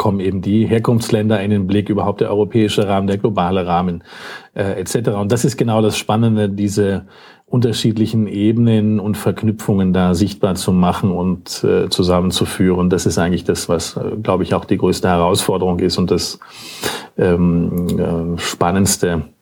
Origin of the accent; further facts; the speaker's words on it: Berlin, Germany; also born or lived in Vienna; now in Innsbruck, Austria; ich komme aus Berlin, also selbst Migrant hier, aber schon seit 17 Jahren in Wien und jetzt seit 5 Jahren in Innsbruck.